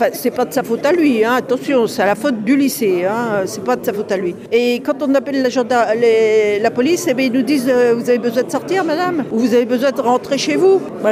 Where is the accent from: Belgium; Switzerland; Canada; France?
France; Martinique; Ma sœur vient de Pau et moi je viens de la Martinique.